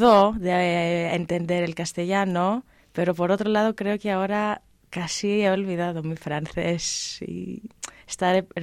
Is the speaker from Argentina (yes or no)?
no; Athens, Attica, Greece; Spanish is a second language; De Atenas.